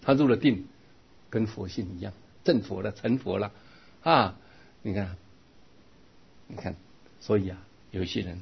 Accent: China; 因为我们中国人觉得跟他行乞好像很没面子

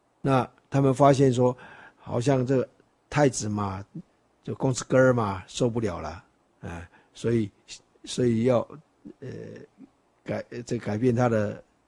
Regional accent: China; 他们是很喜欢修行的，不像我们中国人就是很喜欢做官这样的啊

